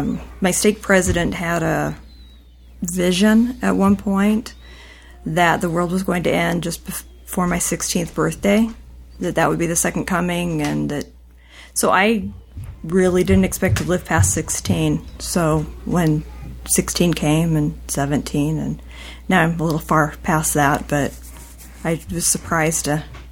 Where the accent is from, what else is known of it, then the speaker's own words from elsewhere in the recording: Vernal, Utah, United States; I grew up in Vernal and moved to Orem when I was 15.